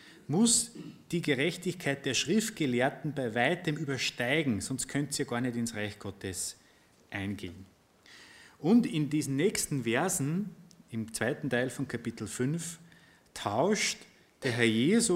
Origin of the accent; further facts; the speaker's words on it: Austria; wenn ich als Österreicher zu euch sage